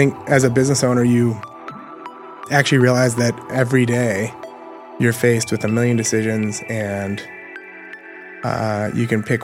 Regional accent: Milwaukee, Wisconsin, United States; So I grew up in Milwaukee, lived here all my life, and made a conscious decision actually just to get a little time outside of the state for college.

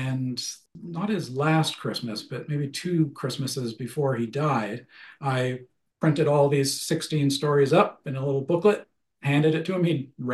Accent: Canada; And the other thing is that I'm a Canadian and I do worry about American publishers.

